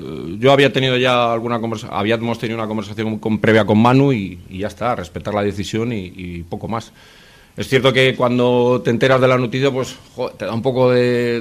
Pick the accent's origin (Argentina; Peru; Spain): Spain; Veranga; Yo soy de Veranga, de aquí al lado, he venido mil veces a ver al Charles